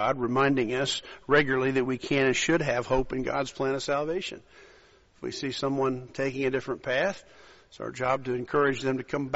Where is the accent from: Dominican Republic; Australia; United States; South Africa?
Australia; born there; The fact that I was born in Australia, I would be able to carry an Australian passport if I filed for that. I carry an American passport.